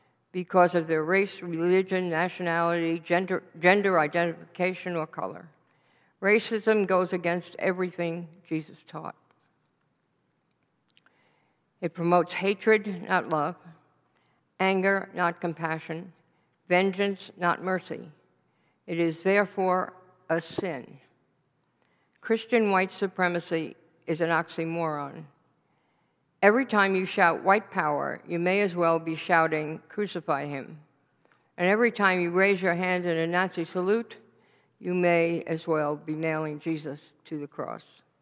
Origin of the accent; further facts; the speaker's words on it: New York, United States; As a New Yorker, a Yankee, I have thought of rural Southerners as rednecks.